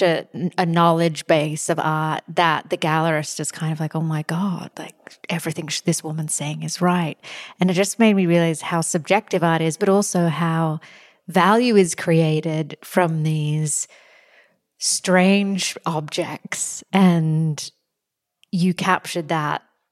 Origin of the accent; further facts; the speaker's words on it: Australia; I'm from Australia.